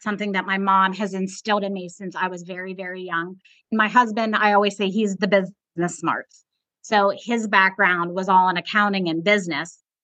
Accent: Pittsburgh, Pennsylvania, United States; now in Myrtle Beach, United States; husband we'd moved to Myrtle Beach in 2010. We were kind of at loose ends. We both left professional jobs. We're both from Pittsburgh.

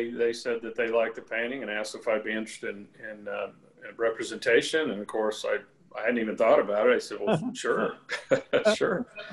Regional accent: Scottsdale, Arizona, United States; also born or lived in Kansas City, Missouri; Here in Scottsdale. I was born in Kansas City, Missouri, and my parents relocated to Scottsdale when I was three in the early 60s.

